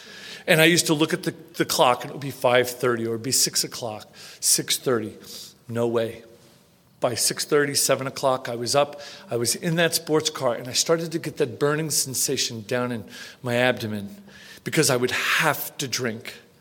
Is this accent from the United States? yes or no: yes; Long Island, New York, United States; born there; I was born in Long Island, New York. I'm one of 11 children, Irish Catholic family.